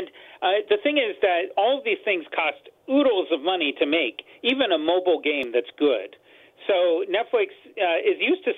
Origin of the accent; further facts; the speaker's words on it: California, United States; moved away; I mean, I come from Silicon Valley, which famously has terrible internet, shockingly.